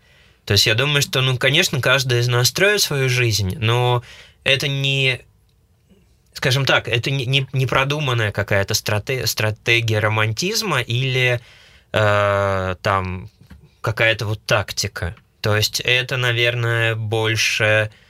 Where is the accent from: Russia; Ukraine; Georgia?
Russia; Novosibirsk, Novosibirsk Oblast; Я из Новосибирска.